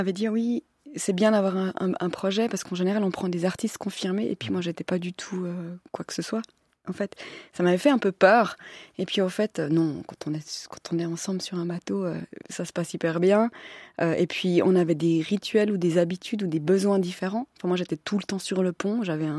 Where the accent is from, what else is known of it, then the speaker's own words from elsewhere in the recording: Switzerland; Et en plus, je suis suisse alors que c'était des Français qui exposaient.